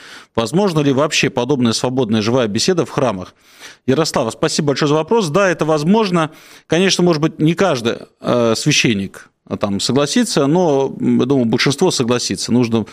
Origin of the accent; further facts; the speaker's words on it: Moscow, Russia; Конечно, я коренной москвич. Я коренной москвич, уезжайте все отсюда, наконец-то.